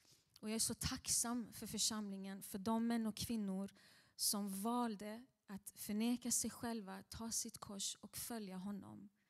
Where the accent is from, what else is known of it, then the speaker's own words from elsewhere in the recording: Iran; now in Sweden; När vi flydde från Iran i Karachi, Pakistan, så fanns det ett missionärspar som talade farsi och de var assyrier.